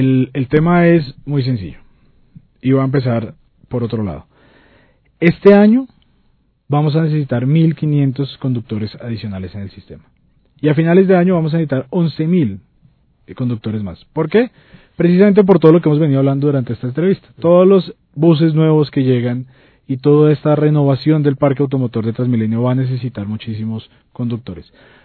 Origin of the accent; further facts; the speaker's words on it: Bogotá, Colombia; en la cual podemos querernos como bogotanos y sentirnos orgullosos de lo que tenemos